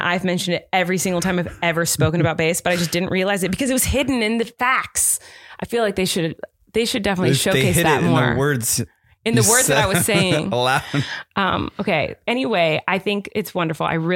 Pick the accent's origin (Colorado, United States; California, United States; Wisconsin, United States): California, United States; Well, whereas like I grew up in Southern California and I did not know they put salt on snow until a few years ago.